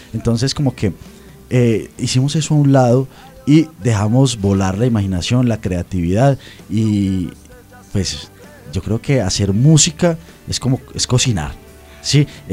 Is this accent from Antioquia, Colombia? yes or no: yes; Medellín, Antioquia, Colombia; now in Cali, Colombia; Yo soy paisa de nacimiento, de corazón. Mi trabajo se está haciendo en Cali. Entonces, parte de mi corazón es caleño, ¿sí?